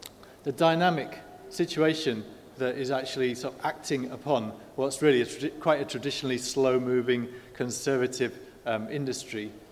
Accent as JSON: {"language": "English", "town": "Teesside", "region": "North East England", "country": "United Kingdom", "said": "that's the one audience where you say, oh, we're from Teesside, and people are like, oh, well done you, that's good."}